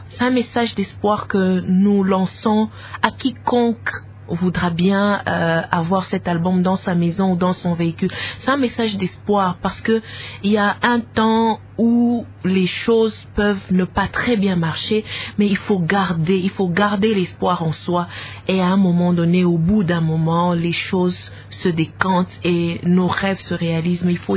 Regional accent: DR Congo; Mais comme c'est chez nous, au Congo, on a voulu aussi avoir des images de chez nous

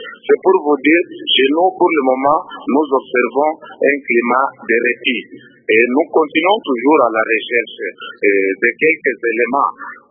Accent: DR Congo

